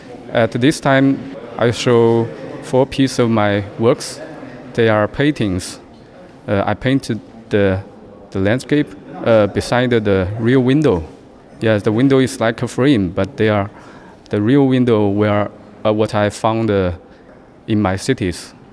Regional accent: China; English is a second language; also born or lived in Shanghai / Hangzhou; I'm from China. I lived in Shanghai and Hangzhou.

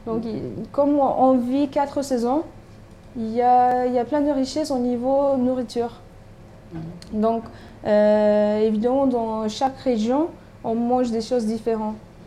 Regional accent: Istanbul, Turkey; French is a second language; moved away as an adult; now in France; Donc, je viens d'Istanbul. Je suis doctorante en France

